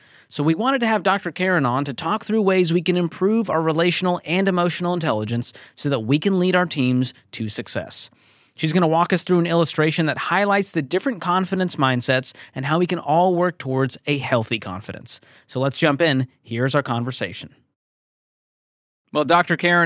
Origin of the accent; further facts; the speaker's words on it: Canada; and a fellow Canadian at that.